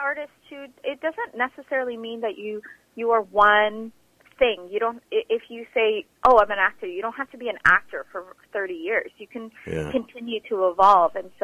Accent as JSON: {"language": "English", "country": "Philippines", "moved": "yes", "lives_now": "Canada", "said": "I'm an immigrant, so first generation Filipino"}